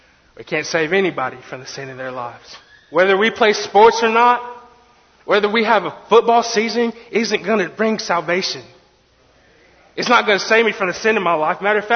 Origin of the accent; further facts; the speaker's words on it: Conway, United States; Matter of fact, growing up in Conway, my dad used to pick me up from elementary school, and I used to poke his brain.